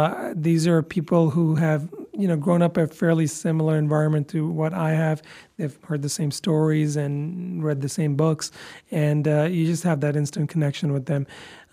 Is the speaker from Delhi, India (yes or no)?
yes; New Delhi, Delhi, India; born there; moved away; also born or lived in Middle East / Canada; I'm originally from New Delhi in India. That's where I was born. My family did travel a lot. I grew up in the Middle East for several years before they emigrated to Canada.